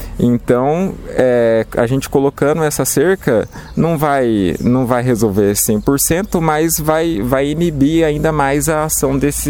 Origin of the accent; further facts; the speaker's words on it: Cruzália, São Paulo, Brazil; Na minha cidade natal, né, que é Cruzália, também teve um grande furto de lápides lá, que placas, crucifixo e etc., que é uma cidade pequena também, né?